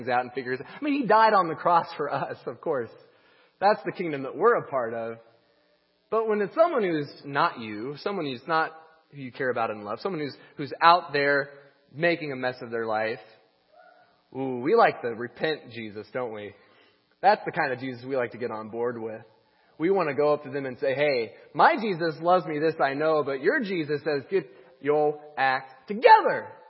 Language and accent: English; Indiana, United States; I am also from a Midwestern town. I'm from Southern Indiana.